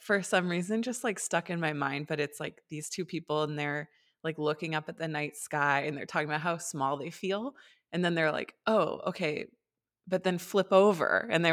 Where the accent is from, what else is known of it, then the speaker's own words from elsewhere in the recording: Maine, United States; And I came down from Maine, which like, I know if you're listening to this and you're in the American West and you're used to these like huge mountains, you're probably gonna laugh at me